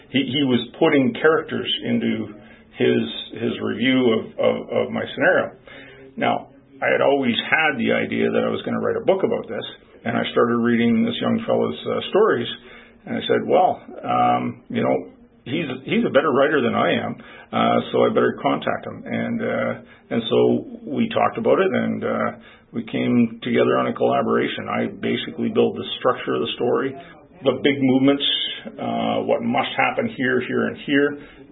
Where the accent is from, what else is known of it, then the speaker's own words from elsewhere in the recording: Canada; The fact that he's an American, I'm a Canadian, adds a bit of flavor